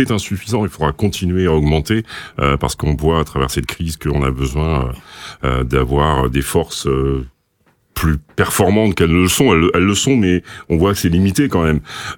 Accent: Normandy, France; moi je suis originaire de Normandie

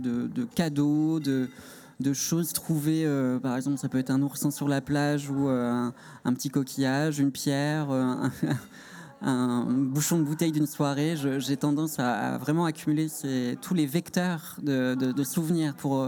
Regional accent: Centre-Val de Loire, France; En fait, j'ai grandi en Sologne.

